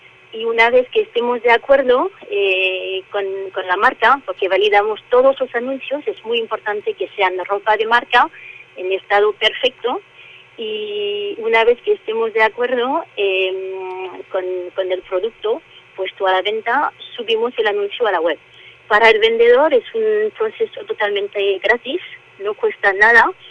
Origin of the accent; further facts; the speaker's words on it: France; Spanish is a second language; moved away as an adult; now in Spain; que soy francesa